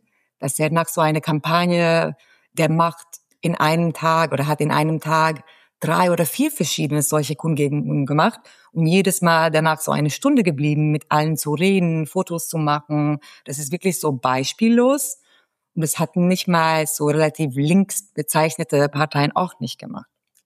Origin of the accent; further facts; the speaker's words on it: Hungary; German is a second language; Also in 16 Jahren hatten wir als Ungarin kaum die Erwartung